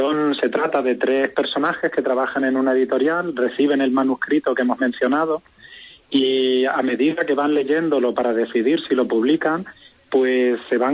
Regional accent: Cáceres, Extremadura, Spain; also born or lived in Barcelona; soy nacido en Barcelona, pero yo me considero cacereño. Nací en Barcelona, pero con 4 años ya estaba aquí en Cáceres.

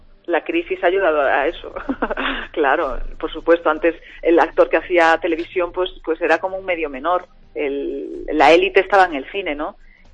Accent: Galicia, Spain; yo vivía en Galicia cuando era pequeña, él en Madrid

